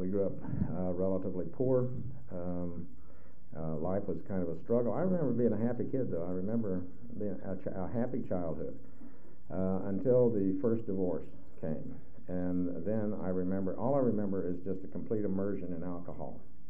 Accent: Wichita, Kansas, United States; I was born in September of 1938 in Wichita, Kansas, and grew up in an alcoholic family.

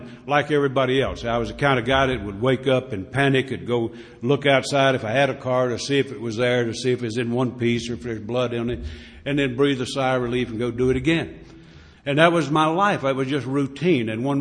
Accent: Mayberry, North Carolina, United States; I started to live a way of life that I honestly didn't know existed when I grew up in Mayberry down in North Carolina.

